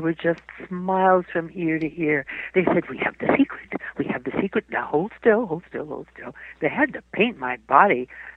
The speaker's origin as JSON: {"language": "English", "town": "Hollywood", "region": "California", "country": "United States", "tie": "born or raised there", "said": "I started in Hollywood because I was born in Hollywood, California, in the Hollywood Hospital."}